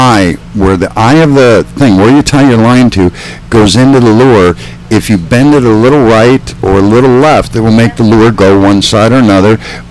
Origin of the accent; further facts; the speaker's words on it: Wisconsin, United States; You know, but I did finish high school in Wisconsin. And I grew up seeing Rapala.